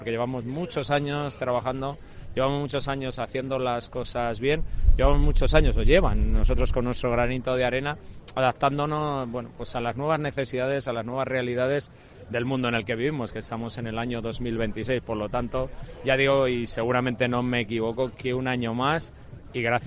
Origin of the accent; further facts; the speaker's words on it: Matapozuelo, Castile and León, Spain; also born or lived in Valladolid; mi ciudad es Valladolid, mi pueblo es Matapozuelo.